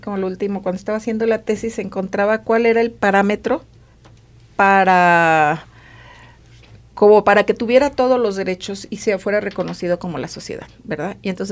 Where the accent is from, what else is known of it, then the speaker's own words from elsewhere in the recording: Mexico; somos todos mexicanos